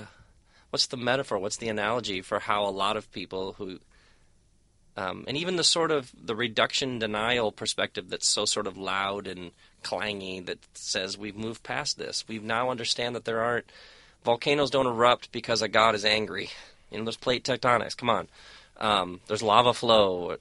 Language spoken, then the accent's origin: English; Midwest, United States; growing up in the Midwest, I grew up in one of the towns where they were made